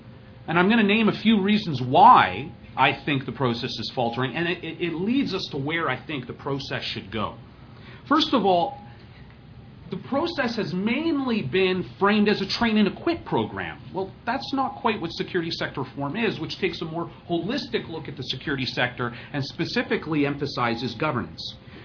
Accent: Canada; I am Canadian and based at a think tank and a university in Canada

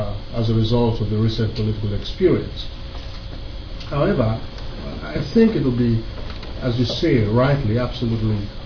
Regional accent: Nigeria; I'm the chef, and I'm also a Nigerian, so issues of this nature really interest me.

